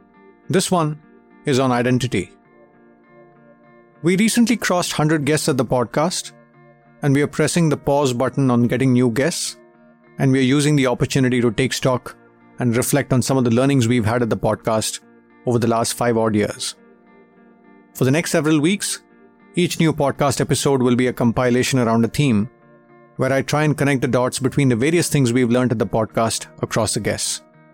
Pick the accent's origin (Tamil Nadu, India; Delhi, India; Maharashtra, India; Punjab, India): Tamil Nadu, India; If I take my instance, I see myself as an Indian, Tamilian, husband, son, father, friend, executive coach, sounding board, podcaster, a male, and so on.